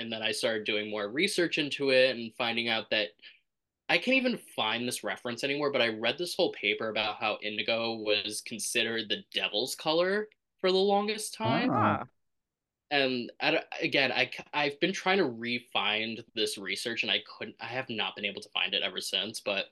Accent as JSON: {"language": "English", "town": "Brooklyn", "region": "New York", "country": "United States", "said": "And then Sasha got on her season, and I was like, well, we're both from Brooklyn."}